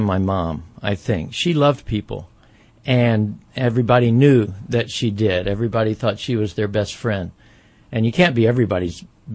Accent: Oklahoma City, Oklahoma, United States; also born or lived in Albuquerque, New Mexico / Northern Virginia; Well, I was born in Albuquerque, New Mexico, grew up in Oklahoma City for the most part until my dad got involved in politics and we had to move back and forth from Oklahoma to Washington, D.C., Northern Virginia area.

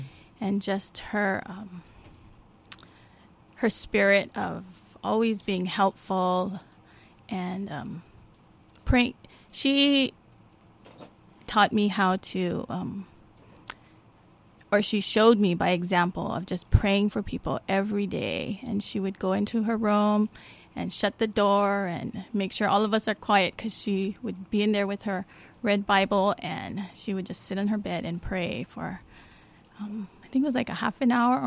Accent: Honolulu, Hawaii, United States; also born or lived in Pearl City, United States; Oh, Kalihi was really fun and I guess taught me a lot about just growing up with neighbors and lots of people and friends and just having that ohana environment

